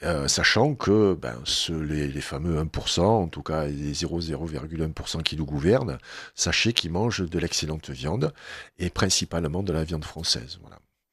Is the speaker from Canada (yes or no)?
no; Marseille, Provence-Alpes-Côte d'Azur, France; Mais je suis optimiste parce que je suis Marseillais aussi.